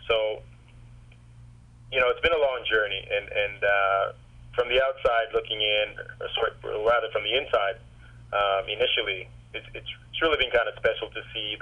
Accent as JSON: {"language": "English", "country": "Jamaica", "said": "I mean, I'm Jamaican"}